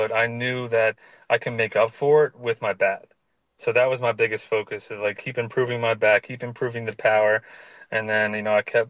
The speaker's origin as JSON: {"language": "English", "region": "Pennsylvania", "country": "United States", "tie": "born or raised there", "said": "It was just surreal because it happened in Lehigh Valley, which was, right around like my hometown."}